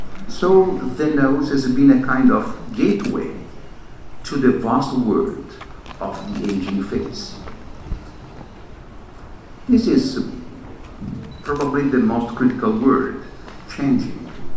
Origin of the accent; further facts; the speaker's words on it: Milan, Lombardy, Italy; English is a second language; I'm from Italy, I'm from Milan.